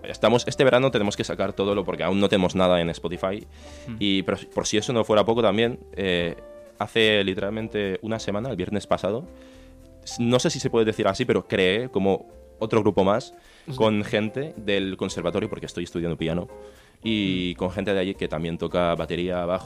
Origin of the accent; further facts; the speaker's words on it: Reus, Catalonia, Spain; born there; nací en Reus, tal.